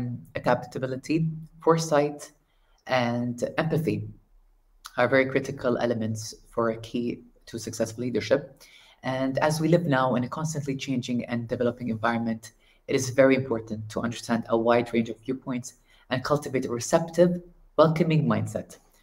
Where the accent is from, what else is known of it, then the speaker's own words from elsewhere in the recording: Dubai, United Arab Emirates; growing up in Dubai's rich cultural tapestry, I witnessed that delicate balance between development and nature